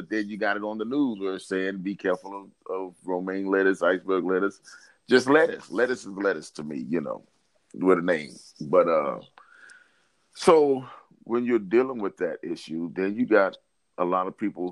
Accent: New York, United States; like I've been in New York, I grew up in New York, so I know it get cold out there.

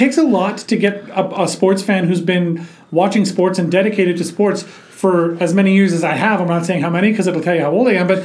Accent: Nova Scotia, Canada; and I'm from Nova Scotia

